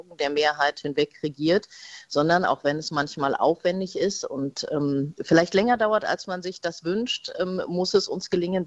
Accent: Berlin, Germany; Ich würde sagen, ich bin in erster Linie Berlinerin, aber in zweiter Linie würde ich tatsächlich auch sagen, ich bin Deutsche.

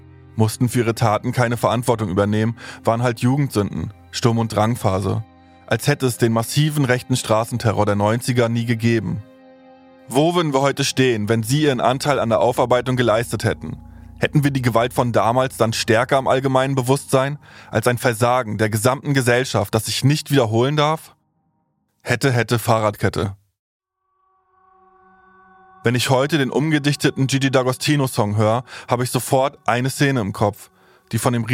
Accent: Stralsund, Mecklenburg-Vorpommern, Germany; Ich bin aufgewachsen im Plattenbauviertel Knieper-West in Stralsund. In meiner Kindheit, in den 90ern, haben draußen rechtsextreme Skinheads den Ton angegeben.

